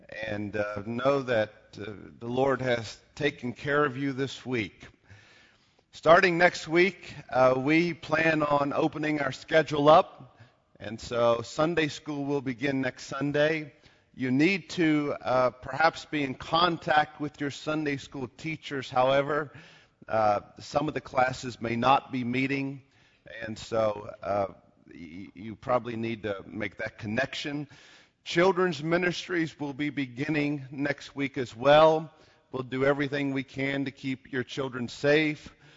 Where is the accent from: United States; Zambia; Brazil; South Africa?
United States; Tennessee; I'm from East Tennessee. I forgot that there are places under curfew.